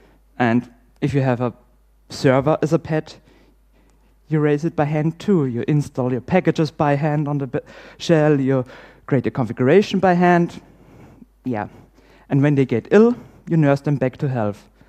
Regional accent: Austria; English is a second language; And I speak German and English. I do this talk in English because you wouldn't understand me in German with my dialect. I'm from Austria.

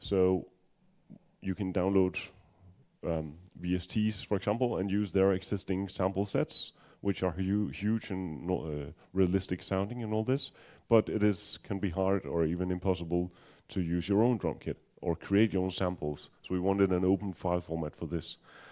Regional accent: Denmark; English is a second language

